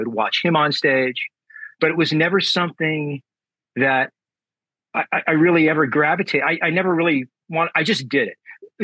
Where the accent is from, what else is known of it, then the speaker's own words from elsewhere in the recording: San Diego, California, United States; And I guess it was just kind of part of growing up in San Diego and Southern California, lots of just stuff that we were exposed to.